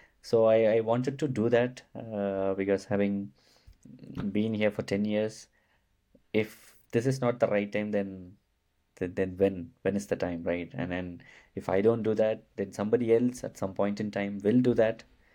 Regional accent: India; moved away as an adult; I come from India

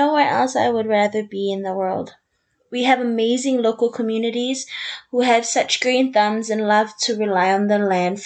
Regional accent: Samoa; I was born and raised in Samoa, a tropical paradise with beautiful beaches and lush greenery.

